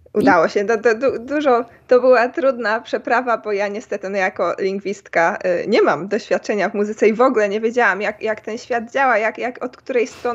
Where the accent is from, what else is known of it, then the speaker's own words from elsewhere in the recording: Poznań, Greater Poland Voivodeship, Poland; Tak jest.